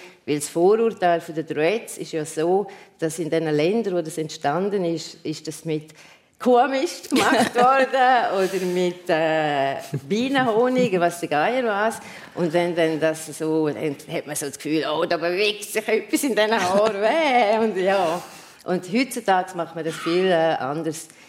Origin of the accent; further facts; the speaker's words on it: Domat/Ems, Graubünden, Switzerland; Also das war so, ich bin in Domedems aufgewachsen.